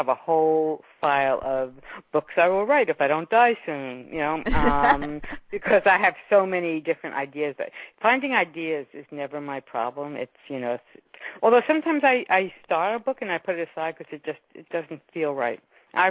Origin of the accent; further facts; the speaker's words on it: Brooklyn, New York, United States; Well, I grew up in Brooklyn.